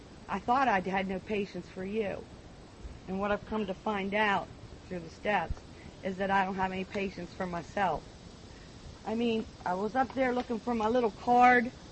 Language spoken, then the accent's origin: English; Baltimore, Maryland, United States; and it's like I come from Baltimore, and they're friendly.